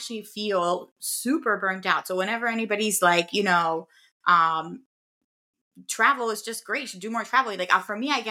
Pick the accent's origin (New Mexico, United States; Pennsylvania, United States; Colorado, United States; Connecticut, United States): Pennsylvania, United States; Philadelphia; Even where I grew up in Philadelphia, and I think the best ice cream in the world is actually in Amish country, Pennsylvania.